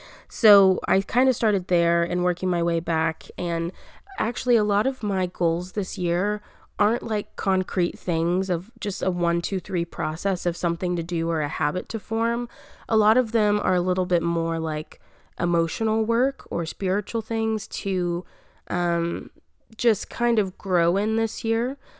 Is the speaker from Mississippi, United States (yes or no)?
no; Albany, Texas, United States; I only moved about 40 minutes away from them. They're in my hometown of Albany, Texas.